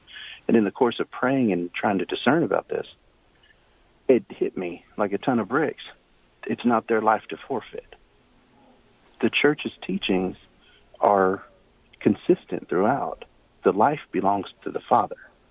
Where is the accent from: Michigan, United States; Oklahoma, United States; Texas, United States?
Texas, United States; my whole life, I grew up in Texas, very conservative